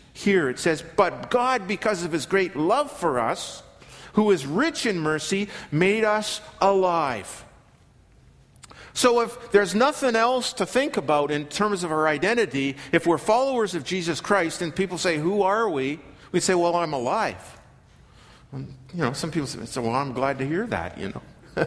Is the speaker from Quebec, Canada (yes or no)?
no; Regina, Saskatchewan, Canada; moved away; If you were like me and had the misfortune of growing up in Regina